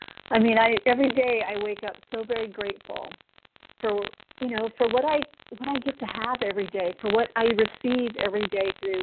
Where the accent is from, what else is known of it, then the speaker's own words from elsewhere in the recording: Texas, United States; I'm originally from Texas. I am the only girl in a family of men. I have five older brothers. I'm from a very traditional Hispanic family